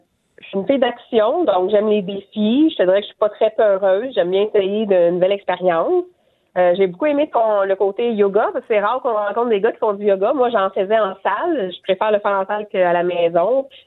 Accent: Mascouche, Quebec, Canada; j'ai 44 ans. J'ai 2 enfants, 2 filles de 9 et 13 ans en garde partagée. Je suis de Mascouche

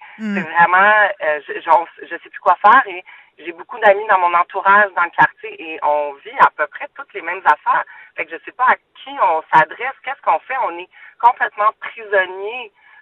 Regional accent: Montreal, Quebec, Canada; je suis née à Montréal, élevée à Montréal, j'ai 40 ans.

